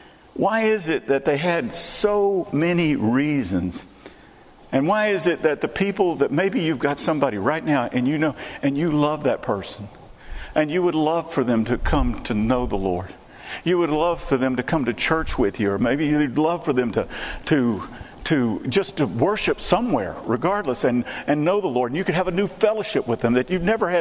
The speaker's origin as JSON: {"language": "English", "region": "Texas", "country": "United States", "tie": "born or raised there", "said": "I grew up in Texas. I've already said that many times. I can recognize good Tex-Mex food."}